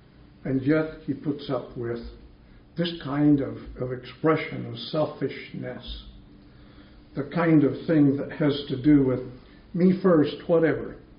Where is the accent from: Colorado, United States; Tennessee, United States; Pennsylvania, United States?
Colorado, United States; born there; I was born in Colorado, but I'm a Husky fan.